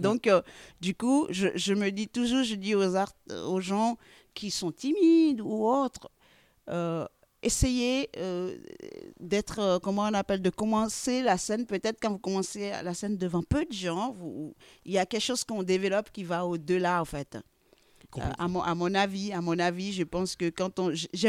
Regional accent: Abomey, Zou, Benin; born there; je suis née au Bénin, dans Romain, à Abomey, mm-hmm. une ville mythique

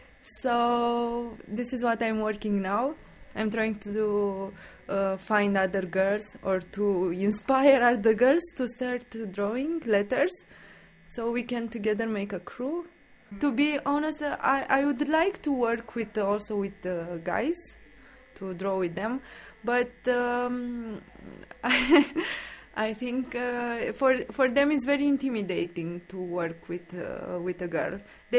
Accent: Bucharest, Romania; I'm from Bucharest.

